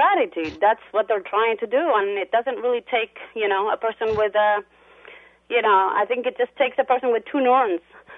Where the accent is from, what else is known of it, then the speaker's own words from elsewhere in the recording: Kosovo; I'm from Kosovo, and I really wanted to thank you.